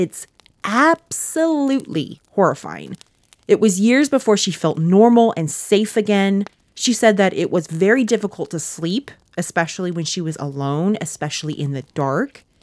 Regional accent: Texas, United States; So I'm as Texan as they get, baby.

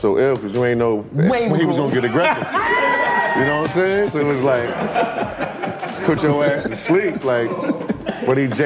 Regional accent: New York, United States; Hell yeah. Growing up in New York, you going.

